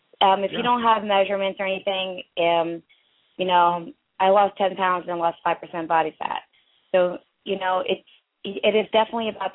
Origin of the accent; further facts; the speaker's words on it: India; I'm from India. I have everything that everyone else has